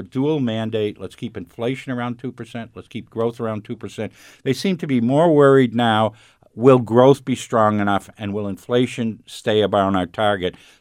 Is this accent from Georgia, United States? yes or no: no; New Hampshire, United States; I mean, when I was young and growing up in New Hampshire